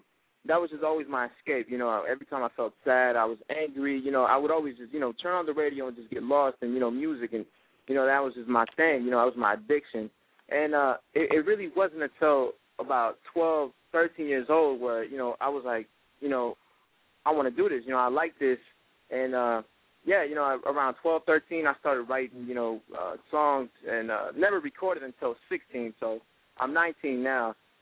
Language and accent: English; Brownsville, Texas, United States; also born or lived in Houston, Texas / Illinois; See, I'm from Brownsville, you know, I'm from Texas, you know, and, as, you know, when I was young, when I was like a toddler, you know, I moved to Houston, Texas, and, from Houston, I moved to Illinois